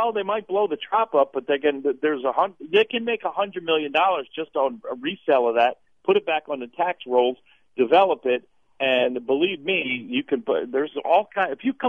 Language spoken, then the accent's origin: English; Philadelphia, Pennsylvania, United States; I know when I was growing up, I grew up in Philly, but that's many, many years ago. I've been down here for a lot longer